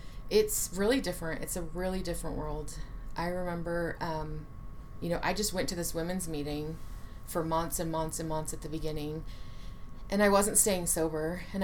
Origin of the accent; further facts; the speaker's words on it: California, United States; moved away as an adult; now in Seattle, United States; I grew up in California, and I started my addiction really in California.